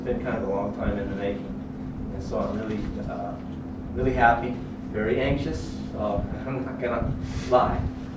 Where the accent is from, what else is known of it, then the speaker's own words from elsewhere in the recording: Hemet, California, United States; born there; I'm 60 years old. I was born in Hemet, California, spent a short time out of the state, came back for a summer job in 1978, and I've been there ever since.